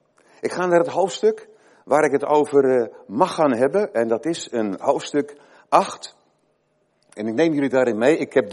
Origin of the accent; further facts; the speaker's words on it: Krabbendijke, Zeeland, Netherlands; ik kom uit Krabbendijken in Zeeland. De naam zegt het al. Ik kom er van Kraamdieken. Dat is de Oosterschelde, de Westerschelde, een dorp. Zullen het 3500 inwoners zijn?